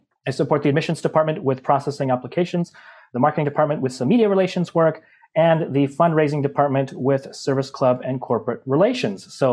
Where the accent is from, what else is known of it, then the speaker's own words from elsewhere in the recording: Washington, United States; I grew up in Southeast Washington State near the Idaho-Washington border